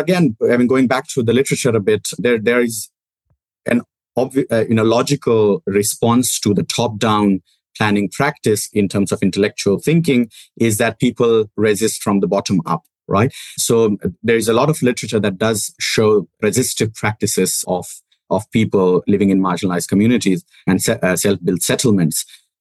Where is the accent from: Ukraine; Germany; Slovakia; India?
India; Western India; So when I grew up in Western India, cities of Western India, I saw that there were inequalities within cities